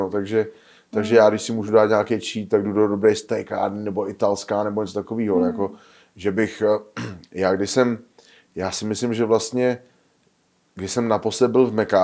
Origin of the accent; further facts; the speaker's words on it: Olomouc, Olomouc Region, Czechia; já jsem Olomoučák, takže za mě ve fotbalu fandím Sigmě Olomouc.